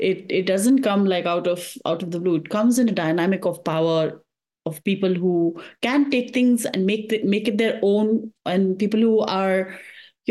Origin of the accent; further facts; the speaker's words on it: India; so as an Indian, so I kind of understand that.